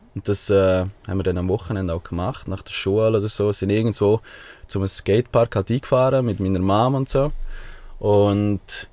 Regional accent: Chur, Graubünden, Switzerland; born there; 26, geboren in Chur.

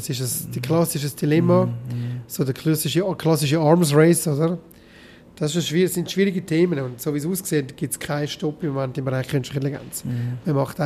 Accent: Switzerland; wir als Schweizer

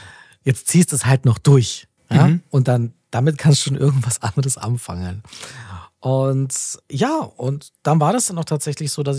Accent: Geretsried, Bavaria, Germany; In Geritzried. Das ist eine Kleinstadt.

